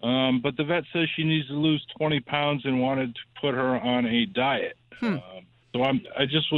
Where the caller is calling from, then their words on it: Sturbridge, Massachusetts, United States; Sturbridge, Mass.